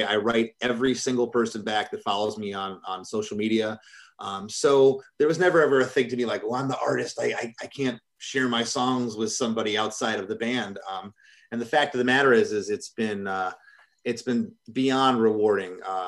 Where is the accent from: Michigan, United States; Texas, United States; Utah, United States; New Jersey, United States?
Michigan, United States; I'm from Michigan.